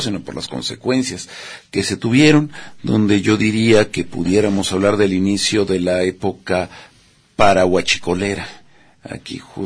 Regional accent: Mexico City, Mexico; No, pues yo soy chilango, hija. Yo estaba en Ciudad de México

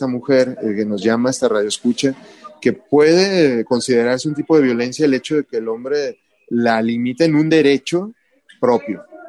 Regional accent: Mexico; la idiosincrasia del pueblo mexicano, de nosotros, bueno, como población mexicana

